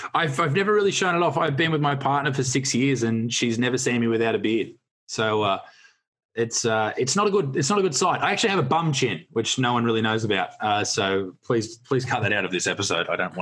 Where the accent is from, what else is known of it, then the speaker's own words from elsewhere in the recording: Newcastle, New South Wales, Australia; I focused on my area around me, my hometown of Newcastle in New South Wales in Australia.